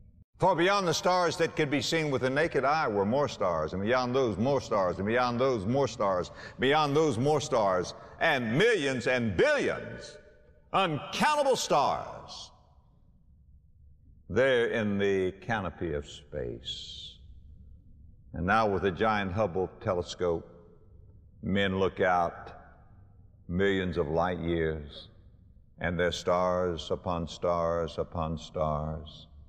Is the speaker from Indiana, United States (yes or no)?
no; West Palm Beach, Florida, United States; just go to my hometown of West Palm Beach, Florida, cross the bridge, go over to Palm Beach